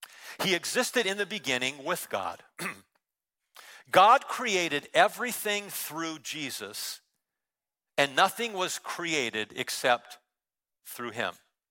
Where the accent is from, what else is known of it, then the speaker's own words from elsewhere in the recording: California, United States; I grew up in Southern California. The mountains were about 40 minutes away. The beach was about 30 minutes away.